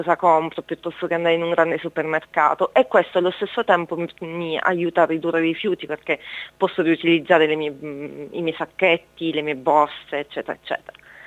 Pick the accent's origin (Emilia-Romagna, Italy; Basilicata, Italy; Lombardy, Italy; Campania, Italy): Basilicata, Italy; Matera; also born or lived in Perugia / Rome; parte della mia storia è cominciata a Roma, dove io sono di Matera, ho studiato a Perugia e poi sono andata a frequentare un master e lavorare a Roma